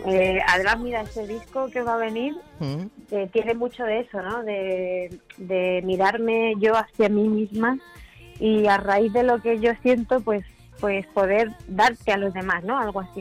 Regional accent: Albacete, Castilla-La Mancha, Spain; siendo albaceteña, eso te lo tienes que aprender sí o sí

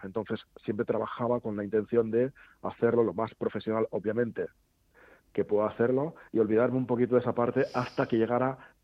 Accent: Madrid, Community of Madrid, Spain; also born or lived in Ciempozuelos; yo soy de Vallecas y de Cempozuelo, yo soy el típico madrileño, jobar, o sea, yo tengo mi barrio y mi pueblo.

